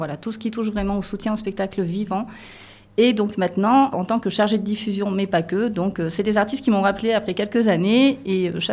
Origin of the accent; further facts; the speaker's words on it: Digne, Provence-Alpes-Côte d'Azur, France; Ça me tient à cœur d'en parler dans ma région natale, dans ma ville natale, du coup, qui est Digne.